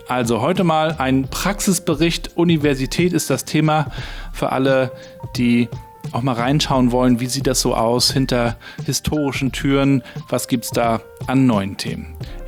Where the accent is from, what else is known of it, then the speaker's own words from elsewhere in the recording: Rostock, Mecklenburg-Vorpommern, Germany; Freue mich sehr, heute in der Universität Rostock zu sein, in meiner Heimatstadt.